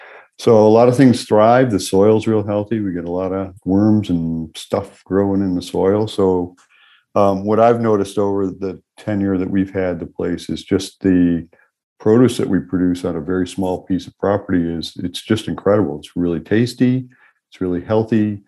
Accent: Syracuse, New York, United States; So I grew up in Syracuse, New York, and my grandfather had a small farm where he grew strawberries, grew corn, potatoes, veggies, and things like that.

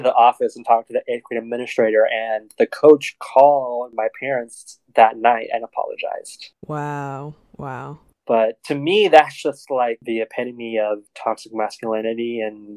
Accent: the South, United States; I grew up in the South, and I think that toxic masculinity is more prevalent in the South

